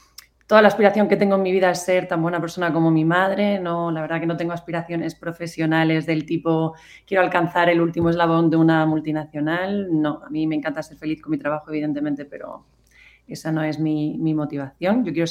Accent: Extremadura, Spain; final es que da igual de dónde seas, que somos todos extremeños, estamos metidos en el mismo saco.

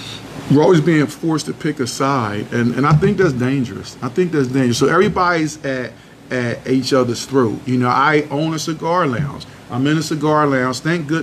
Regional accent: Philadelphia, Pennsylvania, United States; I'm from Philly, so don't judge me.

